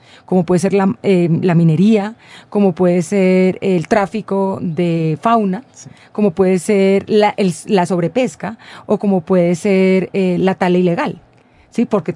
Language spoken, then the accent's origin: Spanish; Colombia; en un rincón que más o menos uno como colombiano, que ni siquiera sabe qué es un azaí